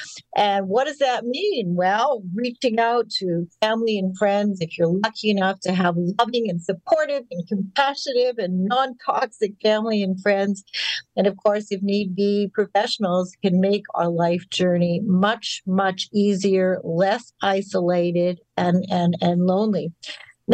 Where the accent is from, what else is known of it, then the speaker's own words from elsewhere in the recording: Winnipeg, Manitoba, Canada; when I was a teenager growing up in Winnipeg